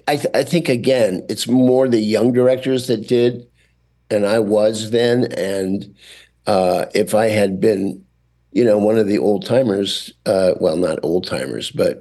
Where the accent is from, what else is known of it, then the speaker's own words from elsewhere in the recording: Indiana, United States; Growing up in Indiana, you know, that was where I lived. Those were the fields. Those were the woods. Those were the small towns and the people in the small towns.